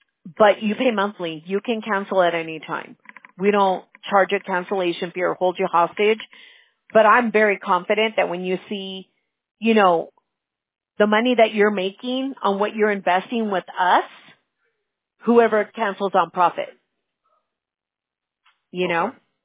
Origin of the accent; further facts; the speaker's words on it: California, United States; No, we're from California. My daughter wanted to stay in Boston, though.